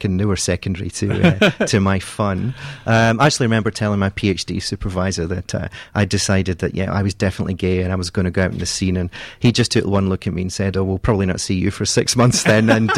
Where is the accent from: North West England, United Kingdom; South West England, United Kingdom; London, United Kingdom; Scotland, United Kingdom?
Scotland, United Kingdom; Blair Atholl; also born or lived in Coupar Angus, United Kingdom; I'm from rural Scotland, originally from a small place called Blairathal, and my parents moved down to actually an even smaller place called Cooper Angus.